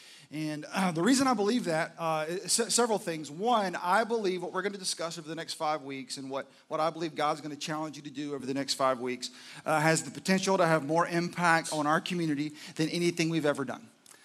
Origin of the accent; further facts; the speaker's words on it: Florence, South Carolina, United States; one in Florence, South Carolina, which was my hometown